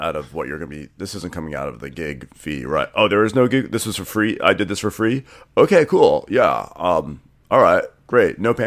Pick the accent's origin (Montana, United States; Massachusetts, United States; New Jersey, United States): New Jersey, United States; Like, you know, I'm from New Jersey. I don't deal with this shit, you know?